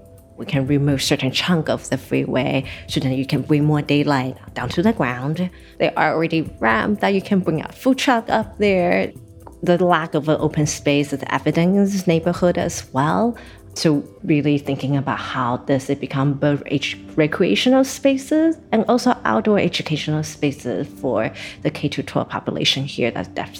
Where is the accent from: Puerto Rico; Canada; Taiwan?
Taiwan; an urban setting where I grew up in Taiwan versus suburban